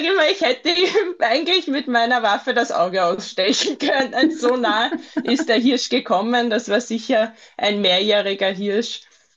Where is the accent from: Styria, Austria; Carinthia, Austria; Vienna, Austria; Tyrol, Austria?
Vienna, Austria; Ich komme aus Wien in Österreich